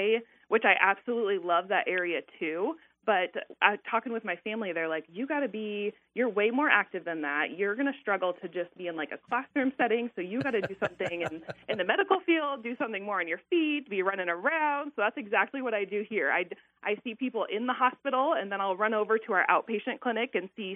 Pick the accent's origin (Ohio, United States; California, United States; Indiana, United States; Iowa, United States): Iowa, United States; Shenandoah; I actually graduated from Shenandoah, Iowa. So from this area, I went to Omaha at College of St. Mary